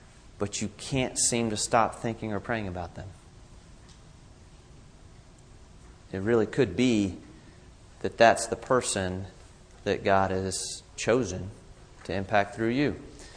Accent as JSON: {"language": "English", "region": "Georgia", "country": "United States", "said": "I'm from Georgia, and I could probably figure that out."}